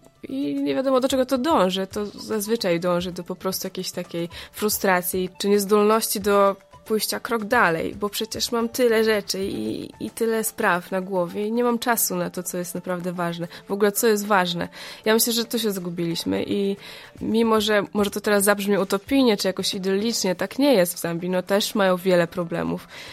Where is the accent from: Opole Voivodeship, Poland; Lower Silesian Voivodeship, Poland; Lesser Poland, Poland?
Opole Voivodeship, Poland; Winów; jestem z Winowa, skończyłam psychologię na Uniwersytecie Opolskim